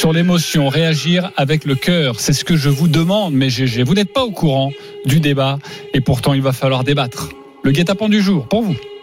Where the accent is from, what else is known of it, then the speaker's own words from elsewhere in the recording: France; Je suis français, je soutiens mon pays.